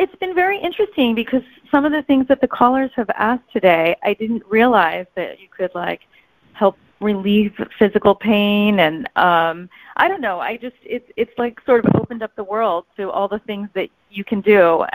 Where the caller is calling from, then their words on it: New York City, New York, United States; in New York City.